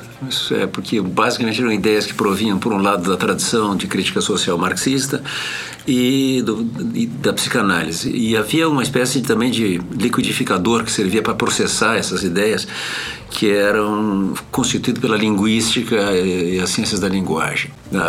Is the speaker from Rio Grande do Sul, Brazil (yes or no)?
yes; Porto Alegre, Rio Grande do Sul, Brazil; also born or lived in United States / France; são sobrenomes respectivamente da minha mãe e do meu pai. Eu sou porto-alegrense. Com exceção de 2 anos passados nos Estados Unidos e 1 ano passado na França, eu vivi a minha vida toda em Porto Alegre.